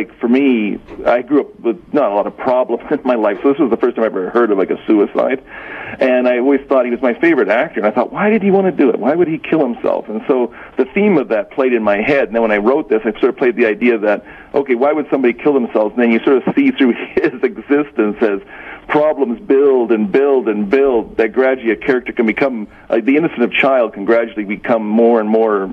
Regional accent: Trail, British Columbia, Canada; Yes, I am. Yeah, I'm from Trail, British Columbia.

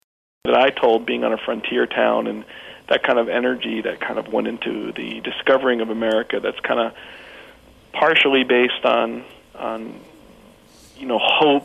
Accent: United States; first of all, I'm an American

